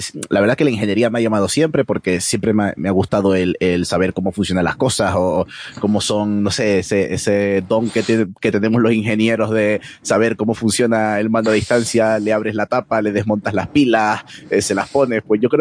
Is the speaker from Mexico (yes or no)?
no; Canary Islands, Spain; yo empecé a estudiar ingeniería electrónica en mi tierra, en Tenerife